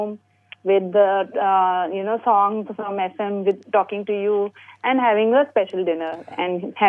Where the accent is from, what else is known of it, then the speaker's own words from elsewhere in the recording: Mumbai, Maharashtra, India; now in Bangalore, India; we are from the same community. We are both from Bombay, settled in Bangalore.